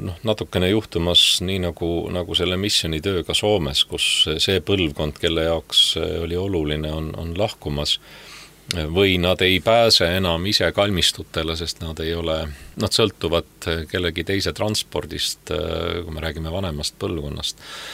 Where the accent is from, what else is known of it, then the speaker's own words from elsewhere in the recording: Saue, Harju County, Estonia; Olles Saue linnas sündinud ja kasvanud